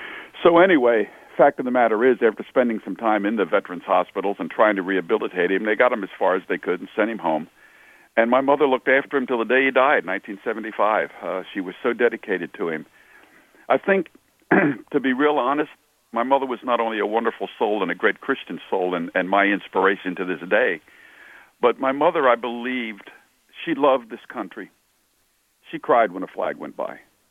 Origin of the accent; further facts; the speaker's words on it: Philadelphia, Pennsylvania, United States; I grew up in Philadelphia. All of this takes place in Philly. I'm really a city guy at heart.